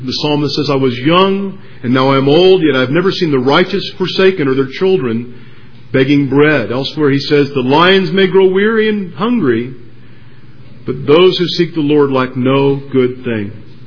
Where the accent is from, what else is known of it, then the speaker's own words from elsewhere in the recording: United States; Quite frankly, it's kind of embarrassing being an American when you read a passage like this